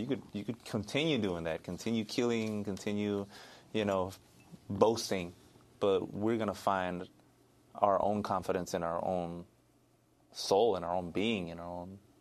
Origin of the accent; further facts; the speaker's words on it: La Mirada, California, United States; I grew up in La Mirada, which is right on the border of L.A. County and Orange County.